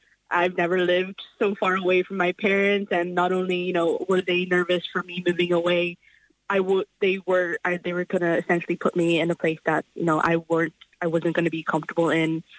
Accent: Letterkenny, Ulster, Ireland; I'm from Letterkenny.

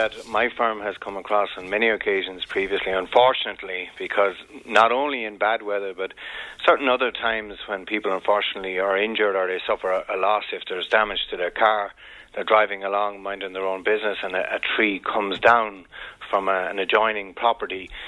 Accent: Munster, Ireland; Us Clare people up in Kildare have to stick together.

